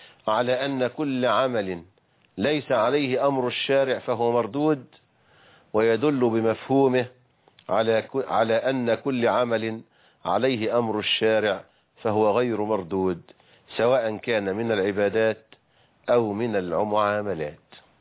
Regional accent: Egypt

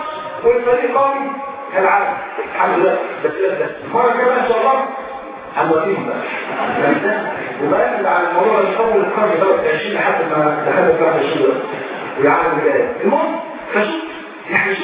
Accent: Egypt; انا مصري.

